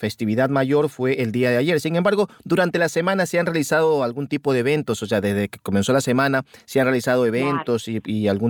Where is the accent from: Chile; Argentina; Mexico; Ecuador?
Ecuador; muy orgulloso como ecuatoriano